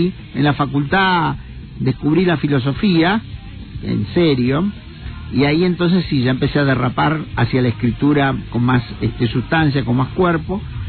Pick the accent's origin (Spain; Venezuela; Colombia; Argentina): Argentina; Santa Fe; moved away as an adult; estaba en mi casa paterna en Santa Fe, yo soy de Santa Fe